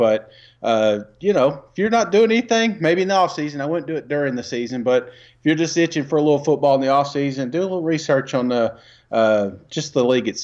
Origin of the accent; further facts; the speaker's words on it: Tennessee, United States; because obviously we're from Tennessee, so we're going to be a little bit probably – I don't know what you're going to pick, but I know mine's going to be a little bit Tennessee biased.